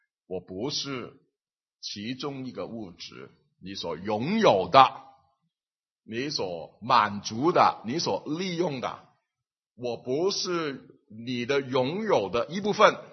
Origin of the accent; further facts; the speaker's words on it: Guangdong, China; accent: Cantonese; Chinese is a second language; 我们广东话是比较简单的，不要你，不是简单，我们九个音的，你们学不到了